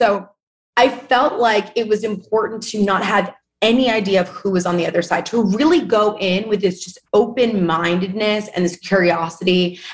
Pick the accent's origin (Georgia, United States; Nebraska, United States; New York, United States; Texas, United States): New York, United States; New York City; I grew up like born and raised in New York City. My mom is an immigrant from Argentina.